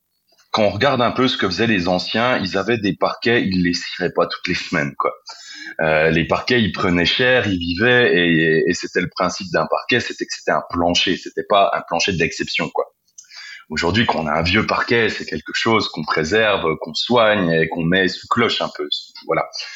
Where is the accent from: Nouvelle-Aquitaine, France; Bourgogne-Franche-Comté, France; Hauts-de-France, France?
Bourgogne-Franche-Comté, France; Où moi, je viens de Haute-Saône, si on regarde là-bas, les terrains, ils valent rien, quoi.